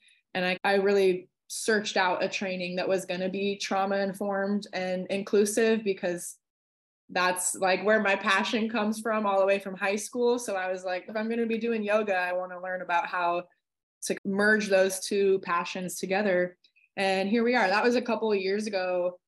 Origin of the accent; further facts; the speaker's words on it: Arizona, United States; So I'm 24 years old. I'm born and raised in Arizona. I went to college at Arizona State.